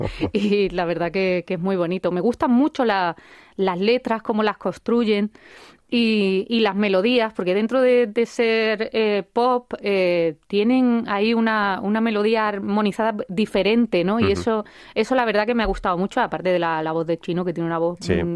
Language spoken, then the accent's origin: Spanish; Málaga, Andalusia, Spain; now in Granada, Spain; como ahora soy granaína adoptada, que ya sabéis que yo soy de Málaga, pero que vivo en Granada.